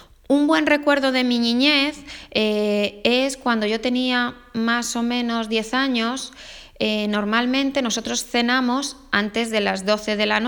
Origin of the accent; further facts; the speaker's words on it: Madrid, Community of Madrid, Spain; y soy de Madrid.